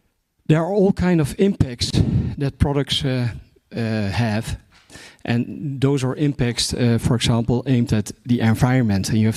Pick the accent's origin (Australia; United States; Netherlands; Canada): Netherlands; English is a second language; Ich bin Holländer. … I'm from the Netherlands.